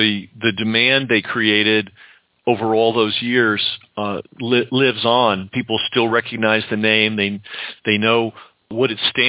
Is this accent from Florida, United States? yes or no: no; New York, United States; Being a New Yorker, I always thought it had to be New York.